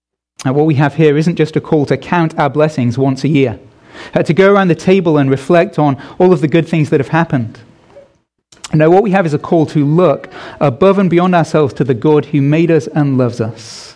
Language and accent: English; England, United Kingdom; as an Englishman